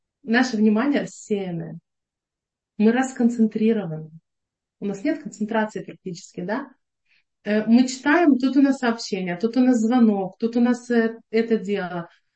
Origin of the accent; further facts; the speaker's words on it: Ukraine; которую я уже в детстве переживала в Украине, да, с Украины.